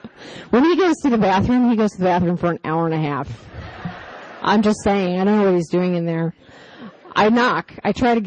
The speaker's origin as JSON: {"language": "English", "country": "Canada", "said": "I'm Canadian. I'm a citizen of Canada so far, working on my citizenship."}